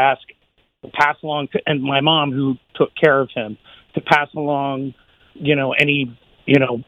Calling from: Lancaster, Pennsylvania, United States; from Lancaster, Pennsylvania.

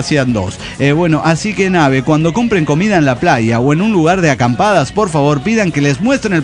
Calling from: Renton, Washington, United States; de Renton, Washington.

